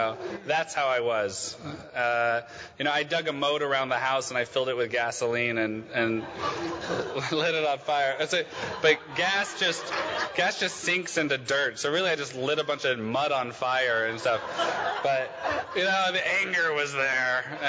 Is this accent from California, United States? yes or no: no; Oregon, United States; I come from Oregon, so I come from a tiny little shit town in the Willamette Valley, and I hated it.